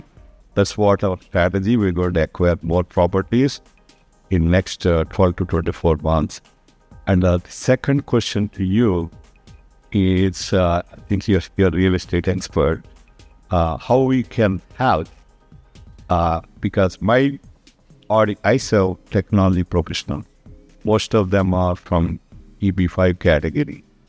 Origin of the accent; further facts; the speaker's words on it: Tampa, Florida, United States; I'm from Tampa, Florida.